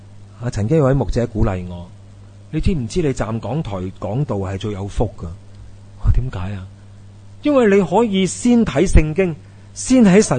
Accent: China; 我们中国人说呢， 覆水难收，系嘛？

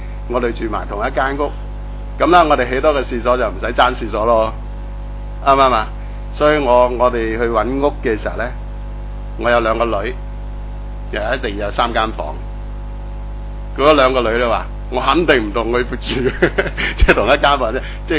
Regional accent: China; 即系我哋中国人讲啦

